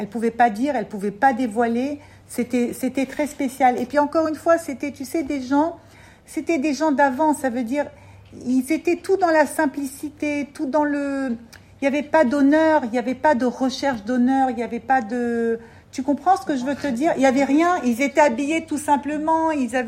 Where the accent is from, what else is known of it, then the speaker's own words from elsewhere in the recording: France; nous, on vient de France